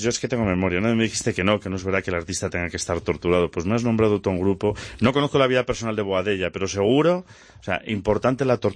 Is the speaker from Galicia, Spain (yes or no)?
yes; Galicia, Spain; ya sabes cómo somos los gallegos.